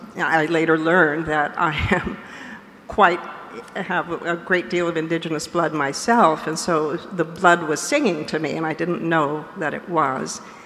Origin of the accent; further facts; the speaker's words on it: Peru; also born or lived in Lima; I was born in Lima, Peru, but I grew up in a very small little sort of village north of Peru, about 8 hours drive up